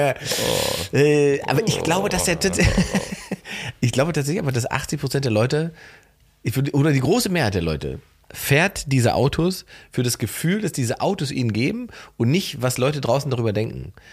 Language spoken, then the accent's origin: German; Salzwedel, Saxony-Anhalt, Germany; da wo ich herkomme, Sachsen-Anhalt, Osten, ne, Altmarkt, Salzwedel, da war einfach Treffpunkt